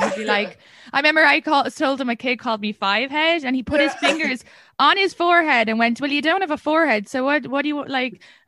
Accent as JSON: {"language": "English", "region": "Leinster", "country": "Ireland", "tie": "born or raised there", "said": "I'm like, it's actually so diverse. And I grew up outside Dublin"}